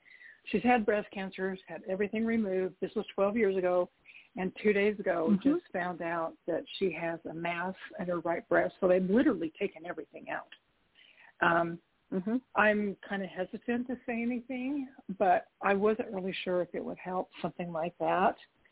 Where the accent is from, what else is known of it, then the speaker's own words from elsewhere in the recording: Utah, United States; I'm from Utah.